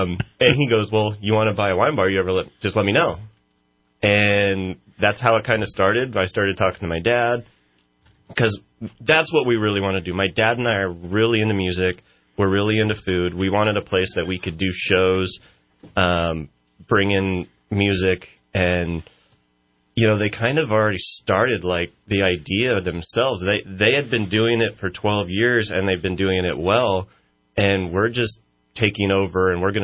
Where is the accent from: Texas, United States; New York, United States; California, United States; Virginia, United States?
California, United States; Cottonwood; I actually grew up in Cottonwood and went to Shasta College and then Chico State.